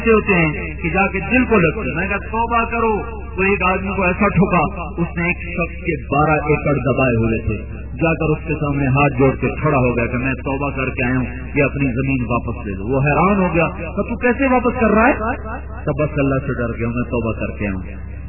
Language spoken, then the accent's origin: Urdu; Mian Channu, Punjab, Pakistan; میاں چنو مرکز ہے میرا گاؤں کا